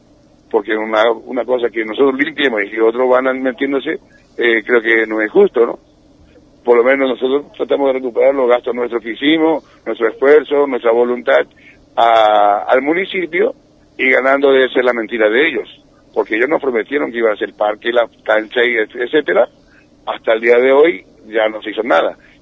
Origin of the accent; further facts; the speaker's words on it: Puerto Iguazú, Misiones, Argentina; No, yo soy hijo de Iguazú, señora.